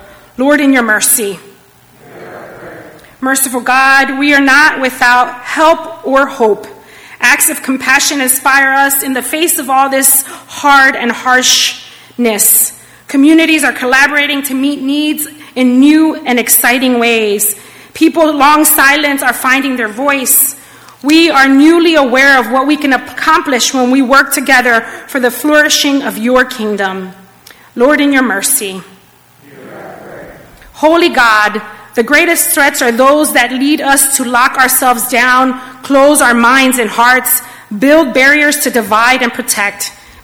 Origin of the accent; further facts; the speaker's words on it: Puerto Rico; We pray for the people of Puerto Rico, my home country, who has been without water.